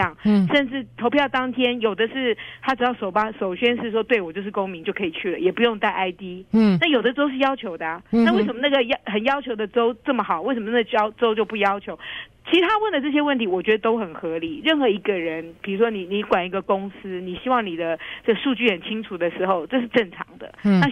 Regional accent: Taiwan; now in United States; 因为我们在台湾长大的就不太一样

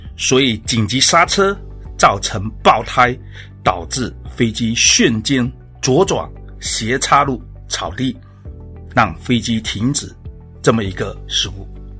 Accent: Fuzhou, Fujian, China; accent: Fuzhou; now in United States; 我是1997年来到美国的。从我的口音里，大家肯定能够听得出我是一个福州人。移民来美国25年了

